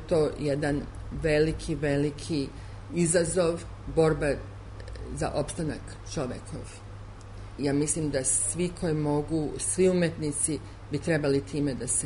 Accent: Serbia; Pošto kao Srpkinja

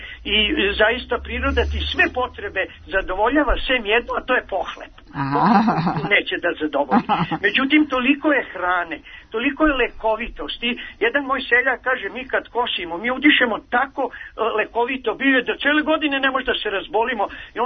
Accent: Novi Sad, Vojvodina, Serbia; born there; ja pune 42 godine, 1. maja ću ući u 43. godinu, živim u šumi jer ja sam rođen u Novom Sadu

